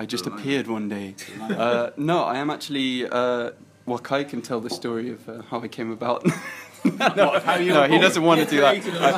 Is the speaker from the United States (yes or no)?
no; South West England, United Kingdom; I grew up in the West Country, so I still feel like a proper